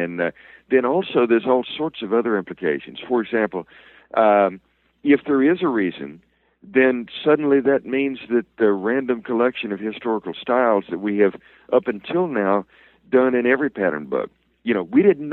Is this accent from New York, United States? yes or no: no; Alabama, United States; There was a doctor in my home state of Alabama